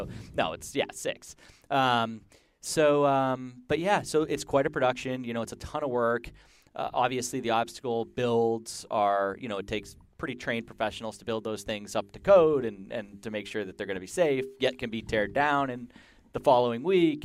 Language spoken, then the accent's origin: English; New Jersey, United States; I grew up in New Jersey, that would never happen.